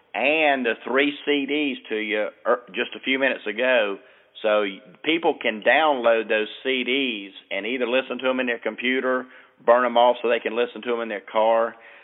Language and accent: English; South Carolina, United States; I'm a surfer. I grew up surfing down in South Carolina.